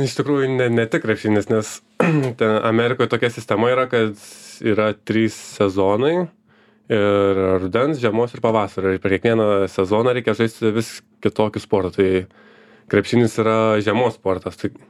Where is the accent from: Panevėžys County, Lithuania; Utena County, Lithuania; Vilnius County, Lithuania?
Panevėžys County, Lithuania; Panevėžys; Aš esu iš Panevėžio, gimiau ir užaugau.